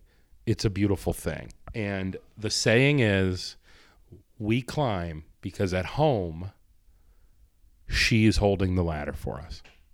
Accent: United States; also born or lived in Italy; I was born and raised in America, so like I'm more used to American pizza than I am Italian pizza.

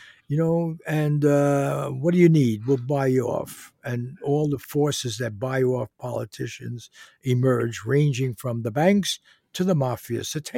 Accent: Bronx, New York, United States; I grew up in the Bronx and my parents were garment workers and so forth.

